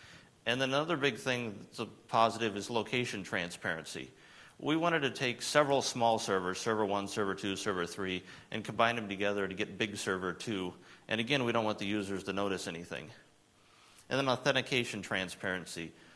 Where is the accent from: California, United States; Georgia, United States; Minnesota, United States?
Minnesota, United States; Rochester; We're both from Rochester, Minnesota in the United States